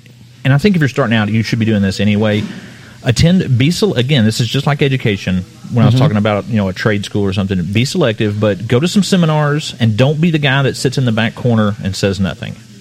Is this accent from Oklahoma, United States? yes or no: yes; Oklahoma City, Oklahoma, United States; you see somebody else from, I mean, Oklahoma City, and you go, hey, I'm from Oklahoma City too.